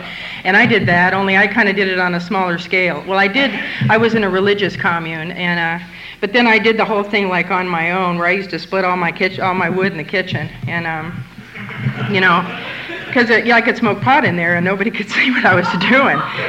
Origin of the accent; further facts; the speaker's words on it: Montana, United States; Well, I grew up in Montana, in the country. I don't even have a high school education.